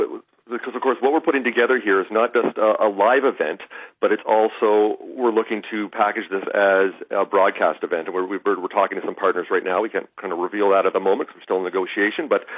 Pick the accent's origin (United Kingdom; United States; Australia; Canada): Canada; Vancouver, British Columbia; we're from Vancouver, even though we spend most of our time in the States these days